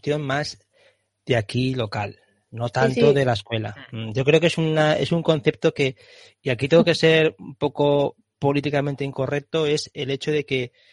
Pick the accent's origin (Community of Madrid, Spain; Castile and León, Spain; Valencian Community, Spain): Valencian Community, Spain; Valencia; a mí me encanta vivir en Valencia, yo soy valenciano